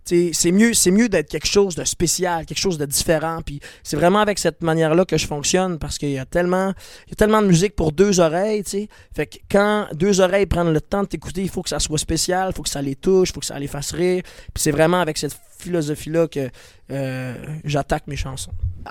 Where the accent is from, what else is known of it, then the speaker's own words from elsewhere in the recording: Quebec, Canada; Non, j'étais un Québécois francophone d'Amérique.